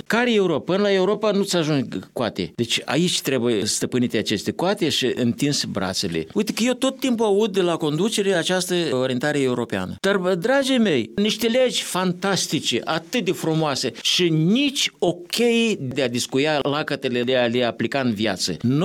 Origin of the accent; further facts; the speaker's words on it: Moldova; Ba noi suntem basarabeni, ba noi suntem moldoveni, ba suntem români, ba nu știu cine.